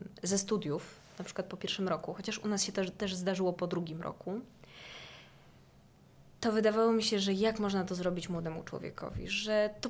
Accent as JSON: {"language": "Polish", "town": "Nowy Targ", "region": "Lesser Poland", "country": "Poland", "said": "ja pochodzę z Nowego Targu, z Podhala, i nigdy nie musiałam jeździć autobusem miejskim."}